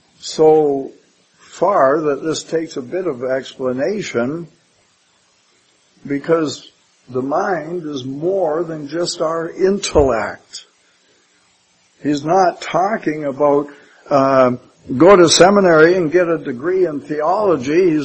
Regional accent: Canada; We're Canadian. We know how to live as Canadians.

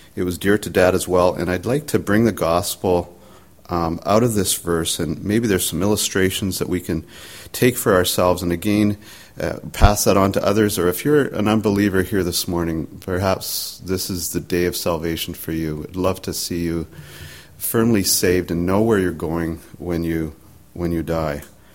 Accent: British Columbia, Canada; my hometown of British Columbia.

